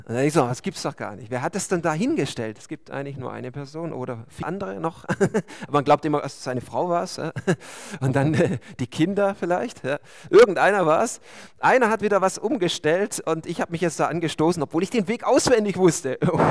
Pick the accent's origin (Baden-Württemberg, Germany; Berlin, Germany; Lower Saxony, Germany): Baden-Württemberg, Germany; born there; Ich bin ja gebürtiger Baden-Württemberger, Schwabe darf ich ja nie sagen. Gut, das hört ja niemand dort. Hohenloher